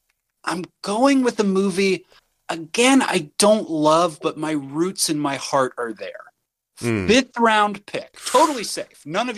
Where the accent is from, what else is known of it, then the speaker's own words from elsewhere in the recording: Cincinnati, Ohio, United States; that film takes place in Cincinnati, Ohio, my hometown.